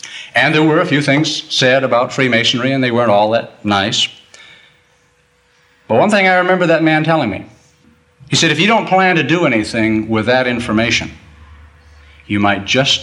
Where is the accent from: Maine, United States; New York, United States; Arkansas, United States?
Maine, United States; back in my home state of Maine.